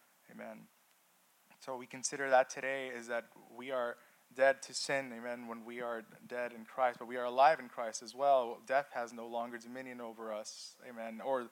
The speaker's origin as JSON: {"language": "English", "region": "California", "country": "United States", "said": "you know, I'm from California, and I remember that there was times that I worked in a bank"}